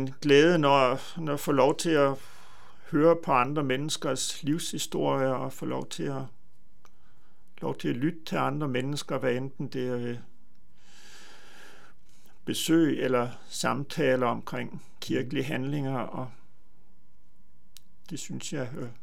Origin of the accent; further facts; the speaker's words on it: North Denmark Region, Denmark; moved away as an adult; now in Copenhagen, Denmark; Jeg er 57 år. Jeg er født og opvokset i Vendsyssel og boede der de første 19 år af mit liv. Og de sidste 28 år har jeg boet i København og været præst på Amager ved en kirke, der hedder Solvang Kirke.